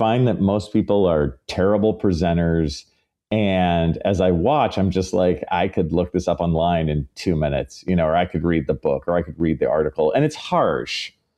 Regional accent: California, United States; But I always have that East Bay vibe towards San Francisco. You know, I'm from the East Bay, dude.

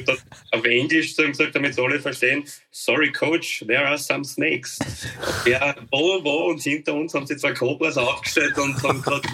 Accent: South India, India; German is a second language; der ist aus dem Norden, ich bin aus dem Süden, wir verstehen uns.

